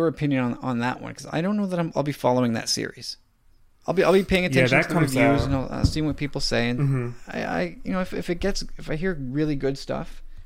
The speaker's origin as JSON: {"language": "English", "country": "Canada", "said": "Shame on me as a Canadian."}